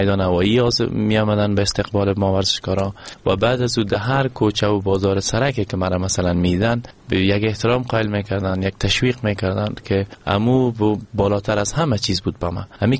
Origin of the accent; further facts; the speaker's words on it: Afghanistan; افتخار واقعا میکردم که من یک افغان هستم